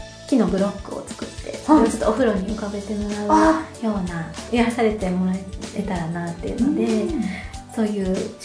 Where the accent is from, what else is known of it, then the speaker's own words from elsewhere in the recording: Iida, Nagano, Japan; 長野県出身なんですけれども。